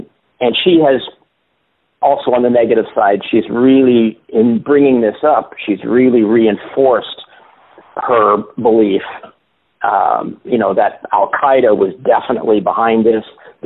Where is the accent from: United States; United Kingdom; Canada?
Canada; I'm Canadian, so I don't even have a vote.